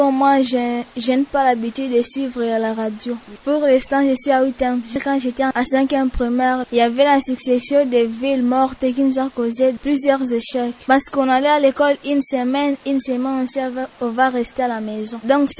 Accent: Beni, North Kivu, DR Congo; Vraiment, c'était du malheur ici chez nous à Béni.

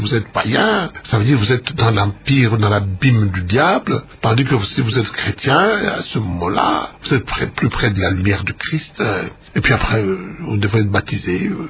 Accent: Kasaï-Oriental, DR Congo; je ne suis pas du Kasaï occidental, je suis du Kasaï oriental, mais je suis du Kasaï, et encore mieux, je suis congolais.

